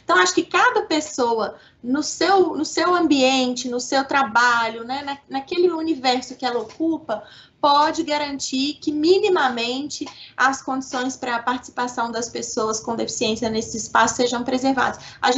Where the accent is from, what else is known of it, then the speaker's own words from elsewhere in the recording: Belo Horizonte, Minas Gerais, Brazil; now in São Paulo, Brazil; vocês devem ter percebido pelo meu sotaque que eu não sou de São Paulo, eu sou mineira, né? Eu sou de Belo Horizonte.